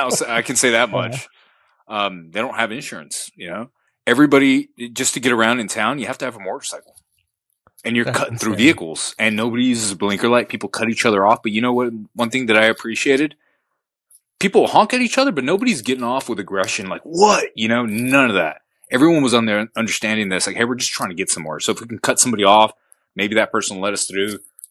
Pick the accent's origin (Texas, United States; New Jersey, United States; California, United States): Texas, United States; born there; I mean, I was born in Texas, you know, grandparents, they're from Mexico, but they picked up on the Tex-Mex thing quick. So did I.